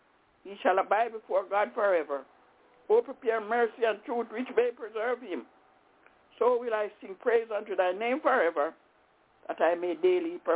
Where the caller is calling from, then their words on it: Albany, United States; I'm calling from Albany.